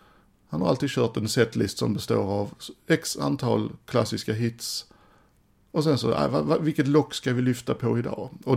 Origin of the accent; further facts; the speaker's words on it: Sweden; och den kände av att jag var från Sverige.